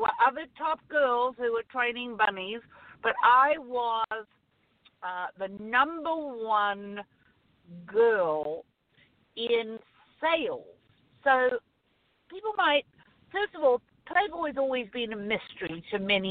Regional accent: New Zealand; moved away as an adult; Yeah, well, I'm from New Zealand. So that's the accent, if anybody's wondering about that. And so to leave New Zealand at the age of 18, I was quite adventurous.

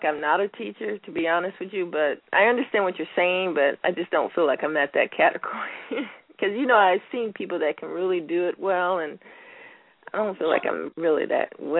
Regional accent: Florida, United States; I'm originally from South Florida, so you can imagine. I've been in the military, too, so I've traveled a lot. So I was raised in South Florida.

